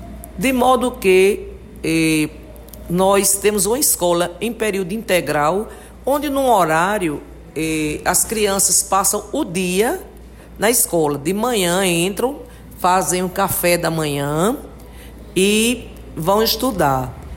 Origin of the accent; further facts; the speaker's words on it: Brazil; eu fico muito feliz de poder ser a prefeita que nasceu na Vila Regina